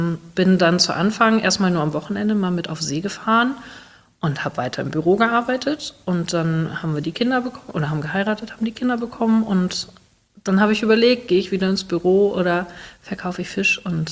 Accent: Niendorf, Hamburg, Germany; Ja, also ich bin hier groß geworden. Meine Mutter oder meine Eltern sind auch schon hier groß geworden. Und mein Urgroßvater war auch Fischer hier in Niendorf.

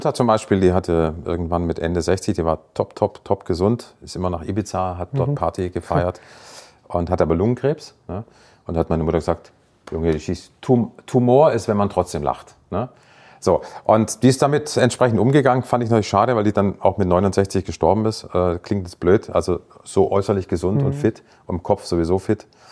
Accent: Baden-Württemberg, Germany; im Badischen, wo ich herkomme

